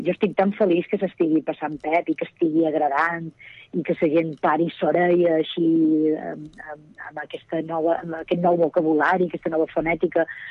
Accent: Balearic Islands, Spain; accent: Mallorcan; Sempre hi ha aquesta cosa de, hosti, és que és molt tancat, és que és molt difícil el mallorquí. I jo crec que està bé familiaritzar-se, perquè jo quan vaig anar a estudiar a Barcelona

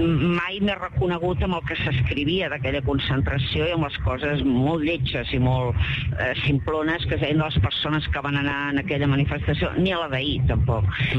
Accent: Catalonia, Spain; per mi, la qüestió catalana és essencial, és fonamental, perquè sí, perquè sóc catalana

